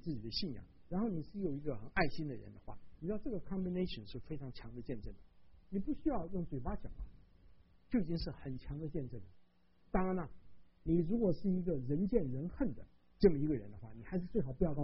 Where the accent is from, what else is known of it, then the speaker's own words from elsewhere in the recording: Taiwan; now in United States; 我从台湾来的，台湾来的话，前三名都有奖品啊